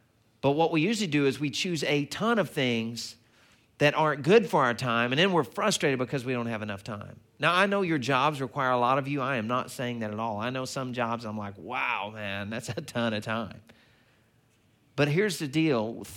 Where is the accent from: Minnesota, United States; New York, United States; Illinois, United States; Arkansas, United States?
Arkansas, United States; when I was growing up, I grew up in Arkansas, and one of the things down there that they have an abundance of is tons of lakes and rivers and streams